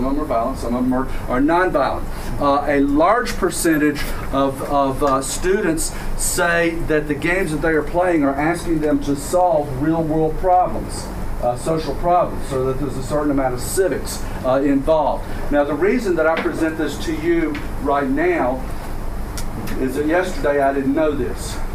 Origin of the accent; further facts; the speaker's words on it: New Zealand; I'm from New Zealand. That's why I sound like this.